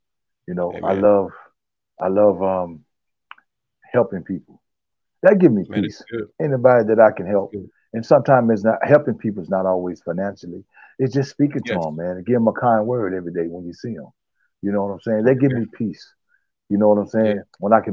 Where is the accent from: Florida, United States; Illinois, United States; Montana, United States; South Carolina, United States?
Florida, United States; Avon Park; also born or lived in St. Petersburg / Orlando; now in Indiana, United States; I was originally born in St. Petersburg, Florida. I was raised in Avon Park, Florida. And moved to Orlando, Florida. And okay. Now based out of in Indiana right now.